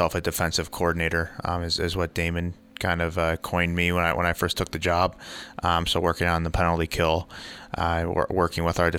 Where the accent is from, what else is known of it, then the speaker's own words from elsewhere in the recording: Canton, Michigan, United States; I'm from Canton, Michigan. I played my minor hockey just in the Plymouth Stingray organization.